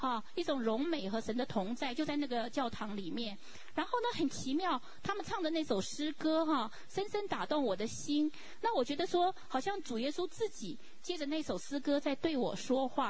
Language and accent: Chinese; Taiwan; 虽然不是共产主义的国家，我在台湾长大